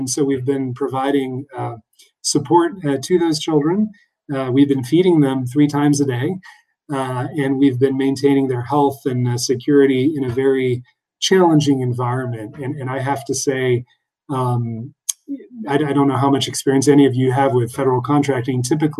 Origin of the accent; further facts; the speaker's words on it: Paris, Île-de-France, France; moved away as an adult; also born or lived in Boston, United States; now in Washington, United States; I actually grew up abroad in Paris, France, as an American citizen, but a mother working for the United Nations. So I had an interest in international affairs kind of very young. I lived, did my college in Boston, and then came to Washington, D.C.